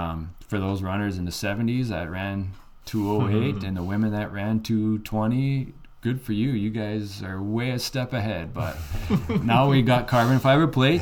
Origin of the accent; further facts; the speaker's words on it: White Pine, Michigan, United States; I grew up in a small copper mining town of White Pine, Michigan. So it's 3 hours east of Duluth. right on the western end of Upper Michigan.